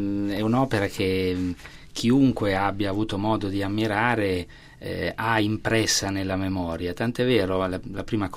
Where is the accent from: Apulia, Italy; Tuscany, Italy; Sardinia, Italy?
Tuscany, Italy; Sansepolcro; also born or lived in Città di Castello; io sono nato a Città di Castello, in realtà a ragioni diciamo ospedaliere e sempre vissuto a Sansepolcro, e quindi è il confine tra la Toscana orientale e l'Umbria.